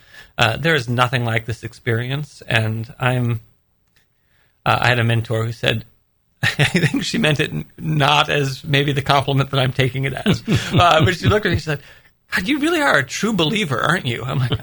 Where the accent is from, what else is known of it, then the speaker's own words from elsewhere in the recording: Michigan, United States; I grew up outside of Detroit, and those sort of blue-collar conversations are ones that my resume is pretty well filled with.